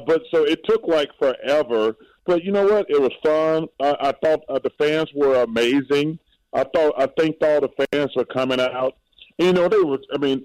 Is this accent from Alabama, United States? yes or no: yes; Alabama, United States; growing up in Alabama